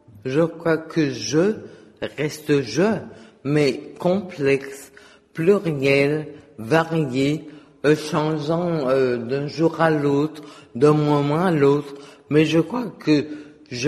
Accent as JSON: {"language": "French", "country": "Guadeloupe", "moved": "yes", "lives_now": "New York, United States", "said": "je vis à New York, je ne parle jamais créole et pourtant, je me considère profondément à 100% guadeloupéenne."}